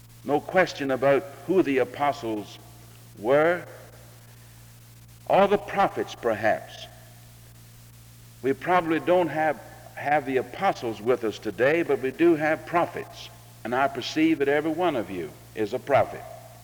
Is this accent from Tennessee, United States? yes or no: yes; Memphis, Tennessee, United States; She is from Birmingham and I am from Memphis.